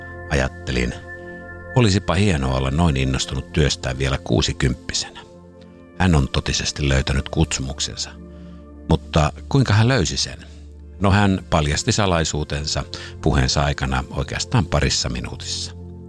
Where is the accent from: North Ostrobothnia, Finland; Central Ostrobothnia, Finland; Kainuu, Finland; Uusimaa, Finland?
Uusimaa, Finland; now in Vaasa, Finland; Olen kotoisin pääkaupunkiseudulta, mutta asunut jo noin 40 vuotta Pohjanmaalla, Vaasassa.